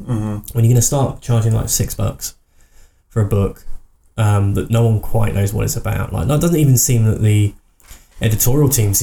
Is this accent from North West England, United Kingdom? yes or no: no; Bournemouth, South West England, United Kingdom; I was chatting to a comic book store owner when I went back to my hometown in Bournemouth recently.